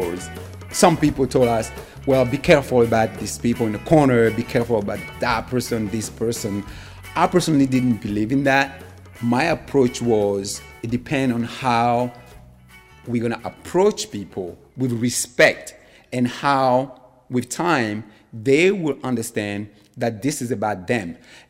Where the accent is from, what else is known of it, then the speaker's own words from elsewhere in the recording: Côte d’Ivoire; English is a second language; now in United States; I'm from the Ivory Coast, also known as Côte d'Ivoire. I came to the United States because there was war in the Ivory Coast.